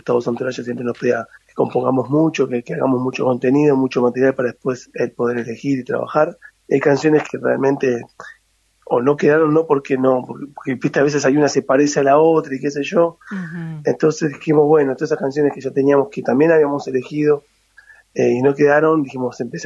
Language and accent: Spanish; Aedo, Argentina; now in Mexico; Yo soy de Aedo, ese es mi lugar, ahora estoy en Aedo, bien. Justamente, es mi lugar de origen